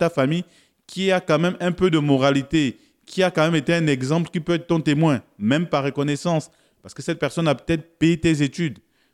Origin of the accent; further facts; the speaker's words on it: Gabon; chez nous au Gabon, on prend la femme